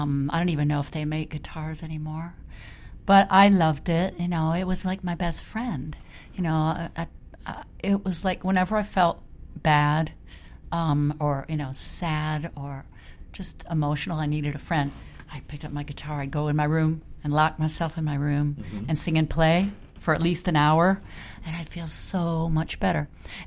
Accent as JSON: {"language": "English", "town": "Detroit", "region": "Michigan", "country": "United States", "tie": "born or raised there", "said": "But I grew up in Detroit, so I grew up with Motown"}